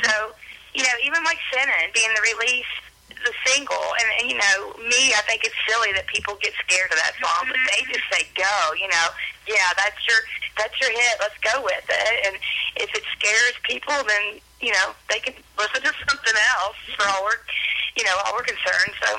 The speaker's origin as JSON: {"language": "English", "region": "West Virginia", "country": "United States", "said": "I'm Southern, I'm from West Virginia, and there's no one, you know, really female anyway coming out of that state, and they support me back there"}